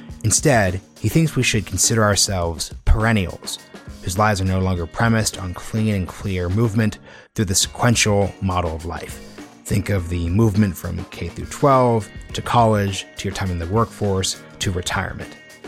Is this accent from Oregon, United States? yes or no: yes; Oregon, United States; also born or lived in Houston; I can definitely agree that being born in Houston, Texas, and then growing up in Oregon